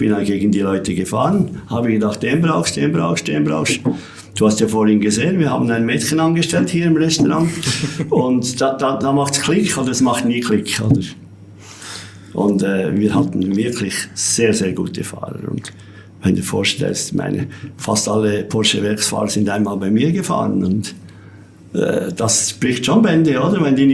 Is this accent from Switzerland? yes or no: yes; Lucerne, Switzerland; born there; Ich bin ja im Entlebuch geboren, da haben wir ja keinen See, ich konnte ja nicht schwimmen.